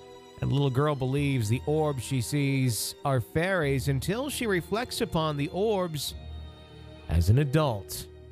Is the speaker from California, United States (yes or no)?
yes; San Laredo, California, United States; today I wanted to tell you a little about a house that I grew up in here in San Laredo, California.